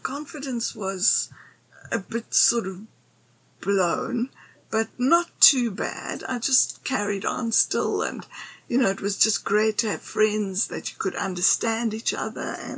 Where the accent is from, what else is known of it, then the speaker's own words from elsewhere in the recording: South Africa; born there; I am a South African because I was born here, but that Greekness is so much a part of my internal life and being.